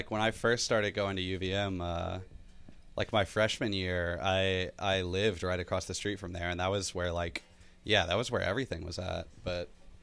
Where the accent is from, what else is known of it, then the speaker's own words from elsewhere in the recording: North Carolina, United States; I'm from North Carolina, so I'm just like trying to get us out to spots around where I'm from mostly.